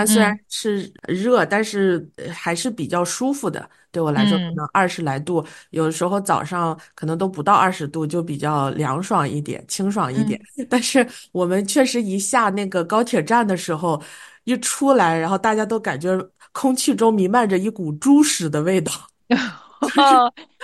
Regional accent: Shandong, China; 因为我小时候我是在山东农村长大的嘛，这些对我来说也 OK

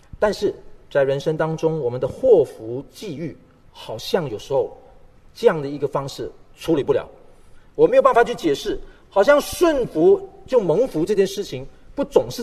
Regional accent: East Malaysia, Malaysia; 因为我从小是在乡村长大，我确实是一个三八小孩，我在东马来西亚的乡村的里边

